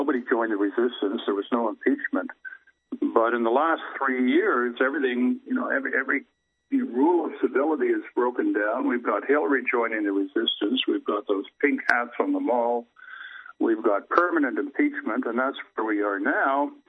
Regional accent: Canada; moved away; look, I moved here from Canada like 20 years back, and I lived through it there.

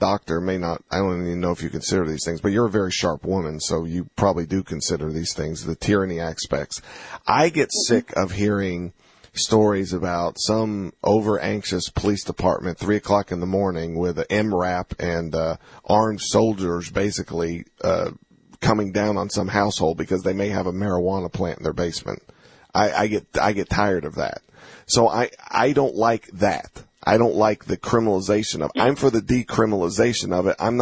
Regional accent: Southern United States, United States; One of growing up in the South or whatever, you meet a lot of old timers and old people.

